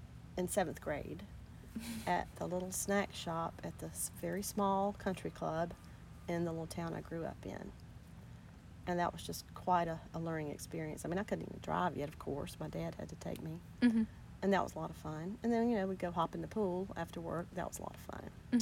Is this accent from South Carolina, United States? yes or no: yes; Prosperity, South Carolina, United States; born there; and then I was born in Prosperity. I left that out.